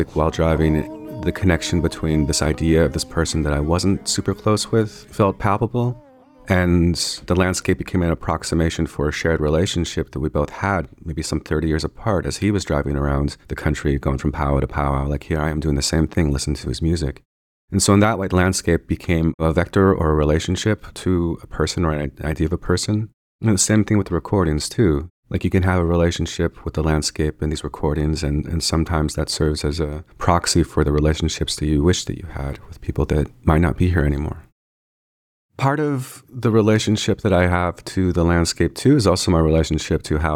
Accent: Washington, United States; born there; But I was born in Washington State, and it was that being born in Washington in tribal homelands that weren't my own

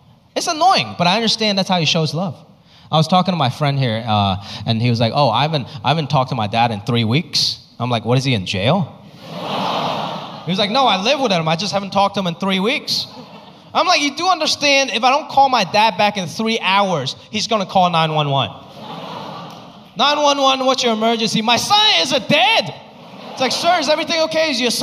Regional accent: Hong Kong; now in United States; whenever I tell people I'm from Hong Kong, this is always the first thing they say.

